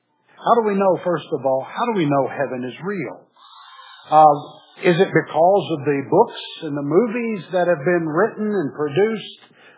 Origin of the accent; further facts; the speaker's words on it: Missouri, United States; Now, I'm from Missouri, and our state motto is "Show Me."